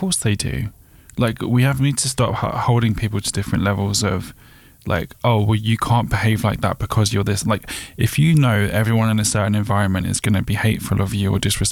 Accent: Eltham, London, United Kingdom; I come from Eltham. I've grown up around racist. I grew up around National Front, EDL, all of it.

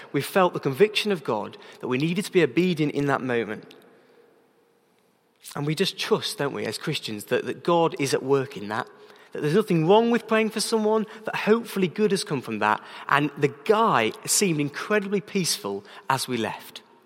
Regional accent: England, United Kingdom; Becky, you know, we're English. We don't speak French and whatever, you know.

